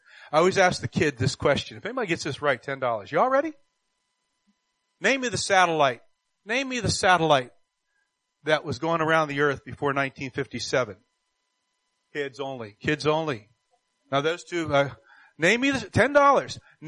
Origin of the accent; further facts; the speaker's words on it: Pennsylvania, United States; Where I grew up in Pennsylvania, all the mansions are on top of the hill.